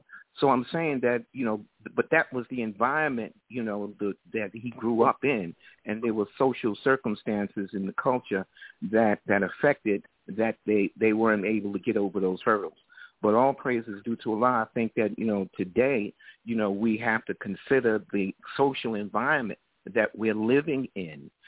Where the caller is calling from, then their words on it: New York City, New York, United States; I'm calling from New York City.